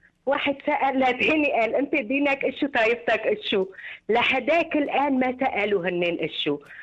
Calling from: Syria; انا من سوريا وارمنيه

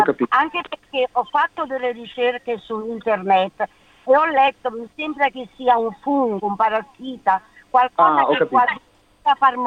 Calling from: Sydney, New South Wales, Australia; Dunque, siamo da Sydney, abbiamo un problema con un nostro albero di limone.

